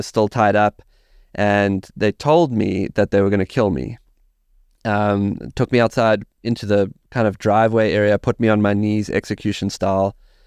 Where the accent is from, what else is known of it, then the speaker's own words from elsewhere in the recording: South Africa; Growing up in South Africa, safaris, tracking, being out on the land